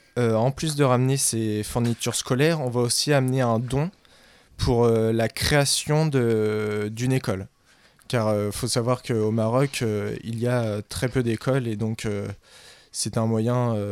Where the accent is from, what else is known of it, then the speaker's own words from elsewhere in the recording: Rouen, Normandy, France; je suis originaire de Haute-Normandie au niveau de Rouen